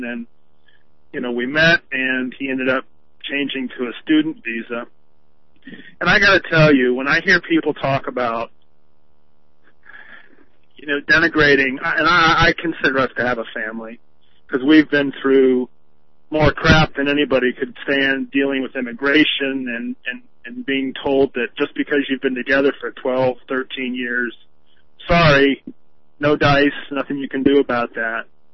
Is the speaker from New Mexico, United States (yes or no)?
no; Ohio, United States; and I have to tell you, I'm actually from Ohio.